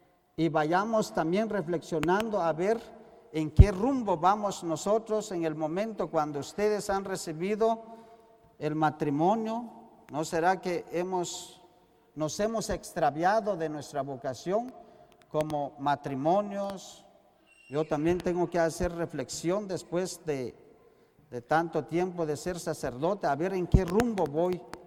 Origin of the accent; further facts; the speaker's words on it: Guatemala; Ahora en Guatemala, yo soy de Guatemala, creo que muchos de ustedes ya me conocen.